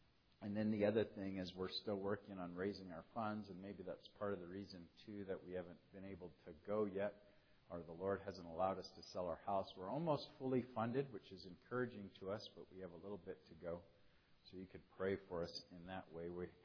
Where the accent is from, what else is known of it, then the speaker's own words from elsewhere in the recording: Fresno, California, United States; He's from San Jose, and I'm from Fresno, which is in Central California.